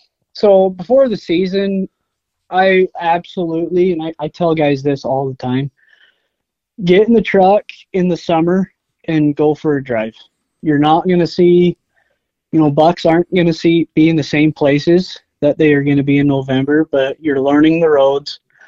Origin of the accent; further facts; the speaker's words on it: Utah, United States; I'm from Northern Utah.